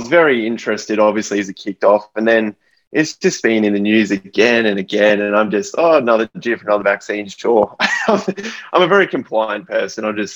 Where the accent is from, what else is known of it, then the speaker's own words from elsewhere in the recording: Australia; And it's been hard as an Australian cyclist because so many events have been cancelled last year and the year prior.